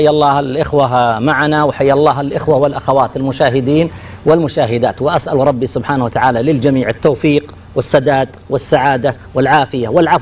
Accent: Saudi Arabia; نحن عندنا في السعودية

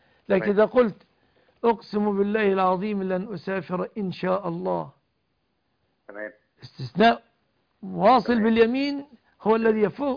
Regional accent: Egypt; بلادنا مصر

